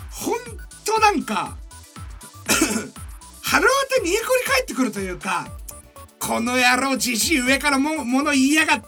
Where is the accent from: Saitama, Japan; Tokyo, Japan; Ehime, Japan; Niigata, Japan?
Niigata, Japan; Mitsuke; その俺が生まれ育ったのは隣の見附市ってところで、高校生になってからその長岡の高校に通ってたしさ